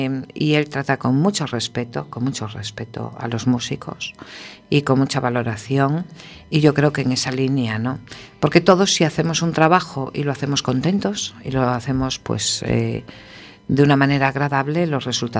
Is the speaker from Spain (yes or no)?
yes; Galicia, Spain; yo soy muy gallega